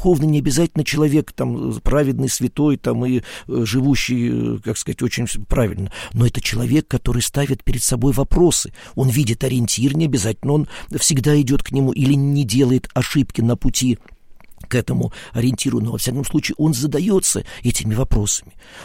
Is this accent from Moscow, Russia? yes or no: yes; Moscow, Russia; мы жили, родились, выросли в Москве, учились в Москве, ну, в общем, как-то вся жизнь в Москве